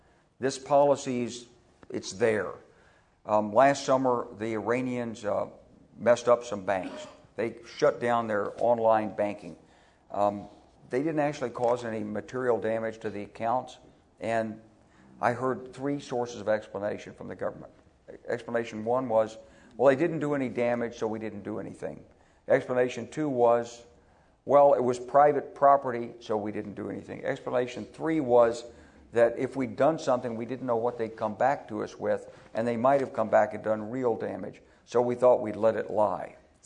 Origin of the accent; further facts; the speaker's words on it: Arkansas, United States; now in San Francisco, United States; But you know, I'm from Arkansas. You got to understand that.